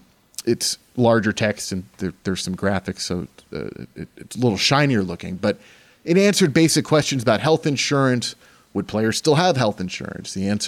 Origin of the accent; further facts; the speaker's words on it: New York, United States; You know, I grew up in New York.